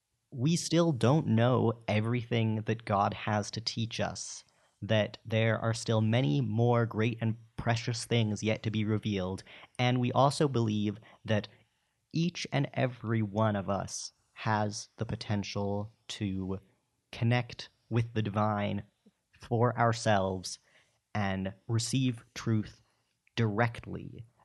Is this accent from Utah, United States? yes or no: yes; Utah, United States; growing up in Utah in the middle of the suburbs where there's a chapel on every corner